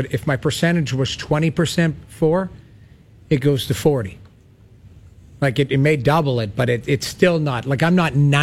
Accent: Edmonton, Alberta, Canada; when I went back to Calgary and went back to Alberta, I played junior in Lethbridge. I grew up in Edmonton. I ended up in Calgary.

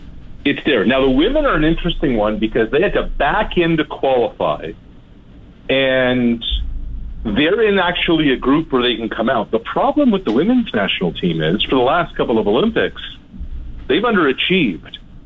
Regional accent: Canada; Like, this is where we have to stop being Canadian for a minute.

